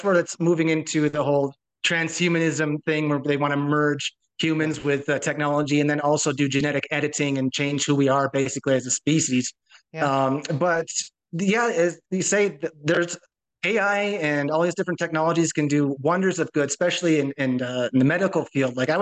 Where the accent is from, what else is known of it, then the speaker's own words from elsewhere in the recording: United States; moved away as an adult; now in Colombia; as a person, I'm an American. I live in Colombia. I've been here for 10 years now down in South America.